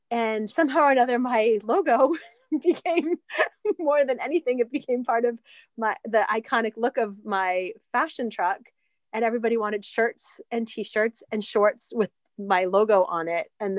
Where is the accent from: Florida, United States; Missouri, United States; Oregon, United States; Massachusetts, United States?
Massachusetts, United States; Horseneck Beach; I've born and raised on Horseneck Beach. Like, Cape Cod is my heart.